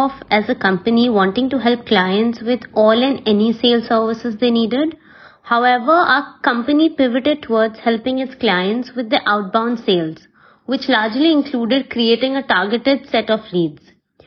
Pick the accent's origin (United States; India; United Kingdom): India; I'm from India